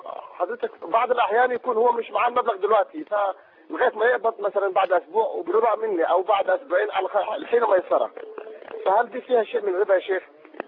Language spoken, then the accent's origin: Arabic; Upper Egypt, Egypt; now in Kuwait; فببعت فلوس لزمايلي واهلي اللي في القريه اللي انا من صعيد مصر